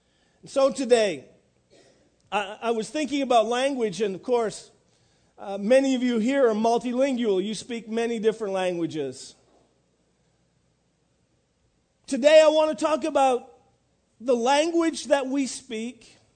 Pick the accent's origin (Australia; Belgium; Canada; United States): Canada; New Brunswick; now in Montreal, Canada; I am from New Brunswick. As you may notice, there are some terms that I still use after 28 years in Montreal that will leave somebody scratching their head because I'm from there.